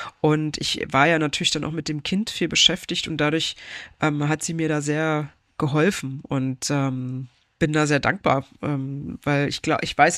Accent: Germany; born there; ich bin ja zwar in der DDR noch geboren, aber ich habe die DDR so nicht miterlebt, logischerweise, weil ich noch viel zu klein war.

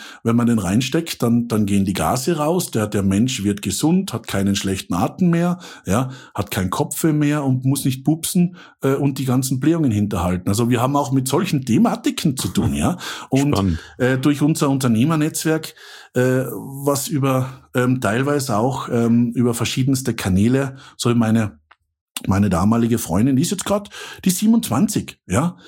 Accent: Austria; now in Switzerland; Ich bin Österreicher, ja. Österreichisch klingt ein bisschen doof, ja, deswegen versuche ich Hochdeutsch zu sprechen und lebe jetzt in der Schweiz. Ich lebe jetzt in der Zentralschweiz

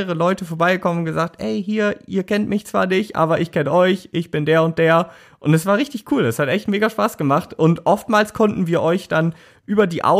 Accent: Northern Germany, Germany; Drei, vier Tropfen hier als Norddeutscher zählt das nicht.

